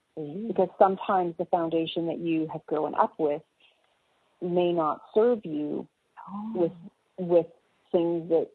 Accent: Canada; being a Canadian

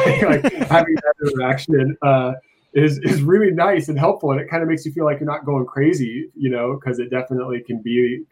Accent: Oregon, United States; we're Oregon kids, rainy day kids. We stayed inside a lot and played video games growing up.

